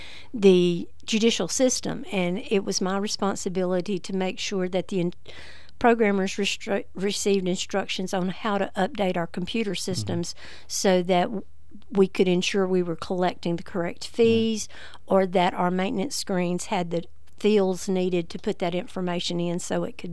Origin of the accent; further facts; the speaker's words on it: United States; I was born and raised here in Baldwin County. I attended Baldwin County High School.